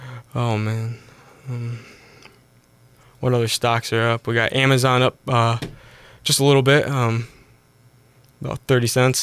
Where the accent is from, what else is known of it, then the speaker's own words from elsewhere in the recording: Defiance, Ohio, United States; I'm from Defiance, Ohio.